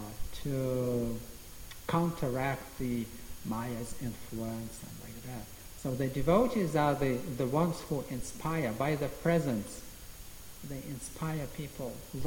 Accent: Lithuania; English is a second language; Even in Lithuania, I'm from Lithuania, it's 3 million population country.

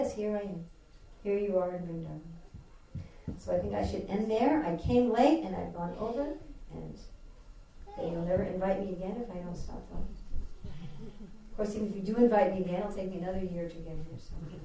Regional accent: United Kingdom; And I'm British Indian, so I'm more cultured than anybody.

